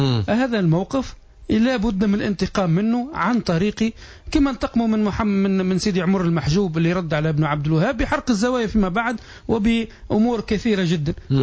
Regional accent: Tunisia; أنا واحد من الناس كتونسي حامل الجنسية التونسية

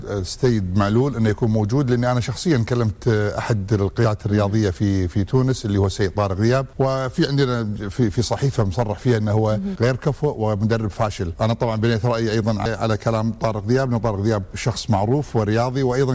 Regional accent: Kuwait; سأني أنا كمواطن كويتي

